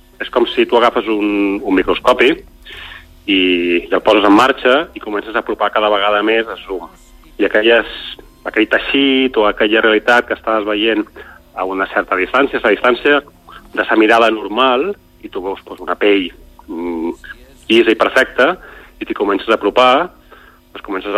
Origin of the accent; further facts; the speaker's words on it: Ibiza, Balearic Islands, Spain; Clar, jo som d'Eivissa.